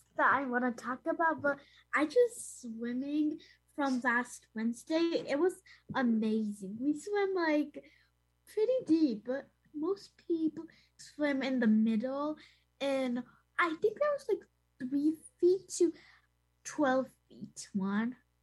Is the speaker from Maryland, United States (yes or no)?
no; Hudson, New York, United States; I'm 8 years old, and I'm also from Hudson.